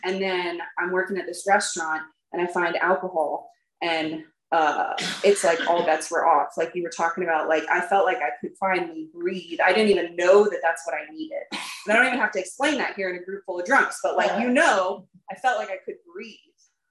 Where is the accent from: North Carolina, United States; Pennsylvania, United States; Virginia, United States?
Virginia, United States; Manassas; And we ended up here in Virginia when I was 13 and have lived here ever since. I grew up in Manassas, right down the road.